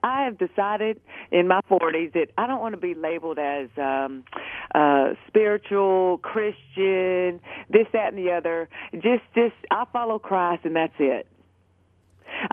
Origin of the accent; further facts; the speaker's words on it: the South, United States; And, you know, and it's and being a Southerner from the South, it's even worse.